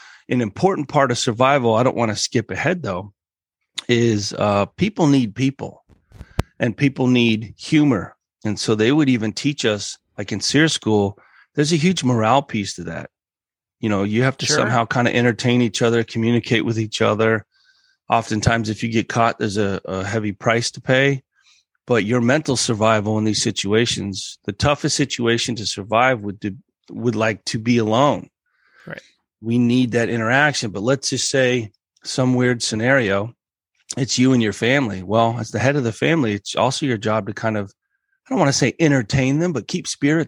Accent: Colorado, United States; Just growing up in Colorado helped a lot.

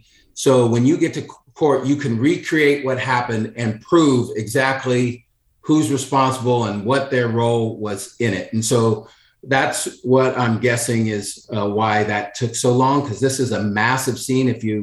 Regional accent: Oak Park, United States; I loved growing up in Oak Park. I had a blast. It was a very tight-knit community, but there was violence all around you.

